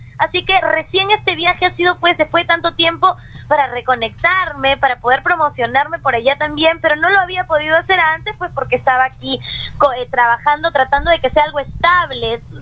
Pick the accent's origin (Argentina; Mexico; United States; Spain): United States; Miami Beach, Florida; born there; yo nací en Miami Beach en el año 91, tengo 24, voy a cumplir 25 este año.